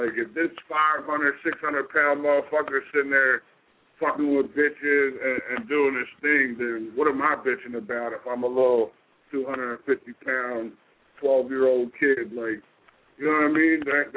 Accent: East Coast, United States; since I'm from the East Coast, people are always like

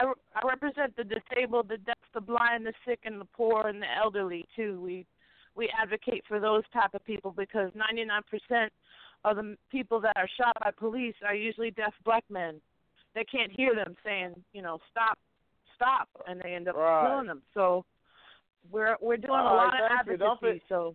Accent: Detroit, Michigan, United States; born there; I'm living in Western Massachusetts. I was born in Detroit, so my home, my heart is in Detroit

